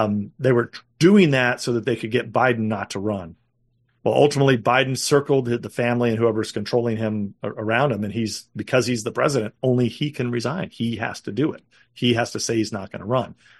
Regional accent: California, United States; I mean, my home state of California is where they're trying to take everything

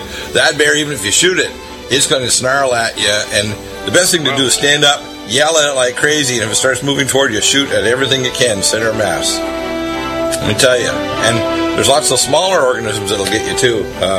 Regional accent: Canada; also born or lived in Detroit, United States; I was born in Detroit, but the first half of my life I lived in Canada.

